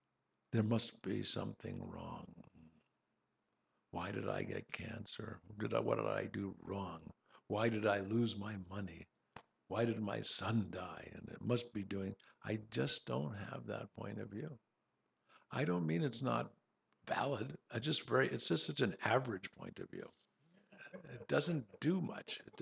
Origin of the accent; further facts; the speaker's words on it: Pakistan; My poetry had already been written, but I had 100% rejections in my home country. When I returned to Pakistan, there was a waiting crowd of some 200 people